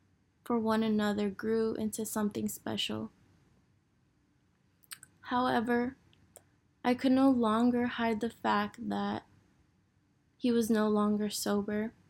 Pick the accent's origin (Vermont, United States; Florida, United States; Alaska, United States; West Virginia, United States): Florida, United States; born there; I was born in Florida to a single mom, and with her hard work, she put me through Catholic private school